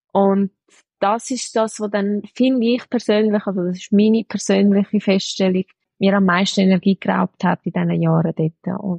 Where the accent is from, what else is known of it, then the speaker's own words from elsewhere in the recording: Italy; Als Italienerin ist Pasta aber auslassen schwierig.